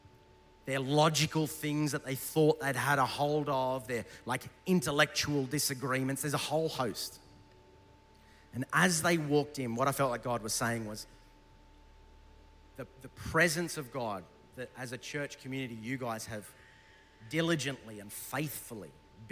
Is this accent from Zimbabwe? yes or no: no; New South Wales, Australia; I'm from New South Wales, but please stay with me.